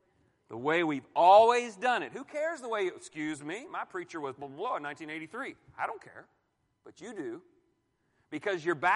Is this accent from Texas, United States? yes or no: yes; Houston, Texas, United States; So, for instance, I was raised in Houston, Texas. I went to the Astrodome for the first time in 1986.